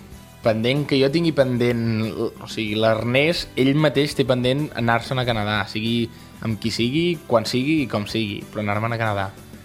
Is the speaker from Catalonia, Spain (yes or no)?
yes; Sant Celoni, Catalonia, Spain; crec que a Sant Celoni li falta molt, o sigui, crec que podríem estar millor del que estem, però m'agrada molt el meu poble i me l'estimo molt.